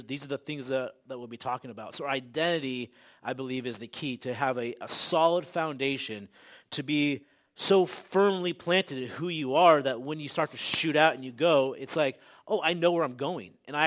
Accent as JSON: {"language": "English", "region": "Northwest", "country": "United States", "said": "It's not, I'm from the Northwest, and you never even hear the sermons on the radio that you hear here, there."}